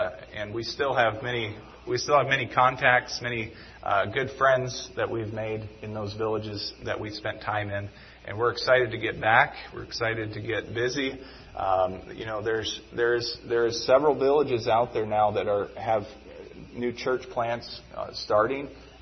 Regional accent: Alaska, United States; We are both raised in Alaska. I was born in Alaska, and through certain circumstances in life, my parents left Alaska for a short time, and my mom brought us back to Alaska.

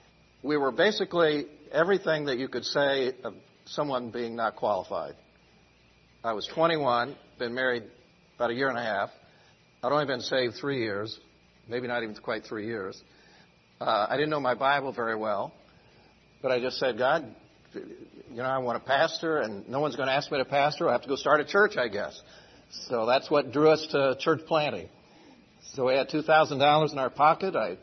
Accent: Indiana, United States; I'm from Indiana originally.

